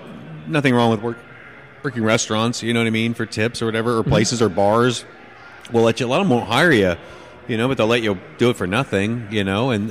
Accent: Florida, United States; born there; In DeLand, Florida. Yeah, that's where their headquarters was at the time.

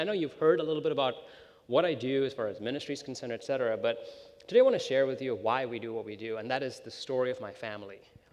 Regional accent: India; And I grew up in India, and it's fine.

